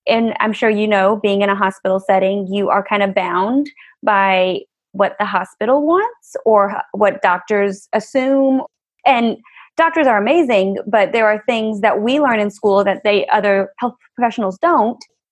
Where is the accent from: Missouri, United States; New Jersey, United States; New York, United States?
Missouri, United States; So I grew up near St. Louis, and then I went to get my undergrad at Western Kentucky.